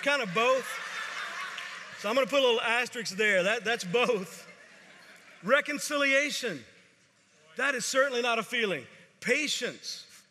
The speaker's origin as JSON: {"language": "English", "region": "Texas", "country": "United States", "tie": "born or raised there", "said": "I grew up in Texas."}